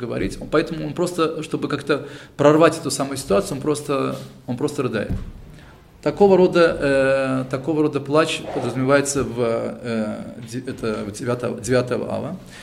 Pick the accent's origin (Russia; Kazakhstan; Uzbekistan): Uzbekistan; Tashkent; Я из Ташкента, там 40 градусов.